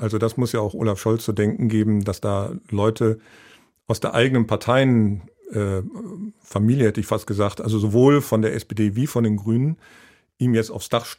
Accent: Hamburg, Germany; Und weil ich aus Hamburg komme, kenne ich ihn auch noch als Hamburger Bürgermeister.

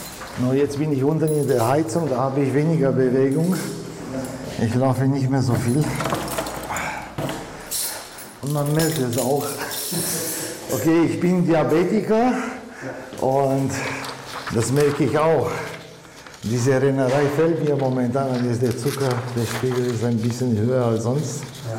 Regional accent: Romania; now in Germany; Also ich bin Deutscher aus Rumänien. Aber es war so, in Rumänien war ich ein Deutscher, in Deutschland bin ich ein Rumäne. Und ich bin in einem Haus aufgewachsen, wo Deutsch gesprochen wurde, aber ich wollte als Kind nicht lernen, habe ich gedacht, wozu?

